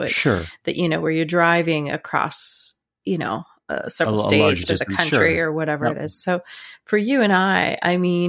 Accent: Canada; So there's lots of things I'd love to kind of go deeper and explore in my home country.

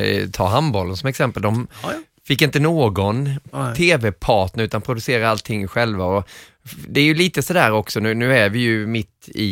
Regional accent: Småland, Sweden; Det säger jag inte bara för att jag är smålänning.

